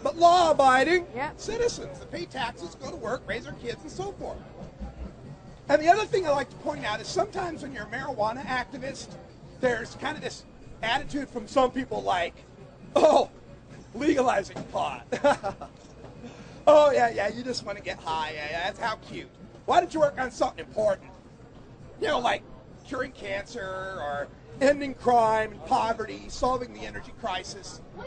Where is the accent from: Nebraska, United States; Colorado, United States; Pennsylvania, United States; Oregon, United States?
Oregon, United States; In my home state of Oregon, we had to fight all the way to the Supreme Court to allow medical marijuana patients to merely have a concealed weapons permit.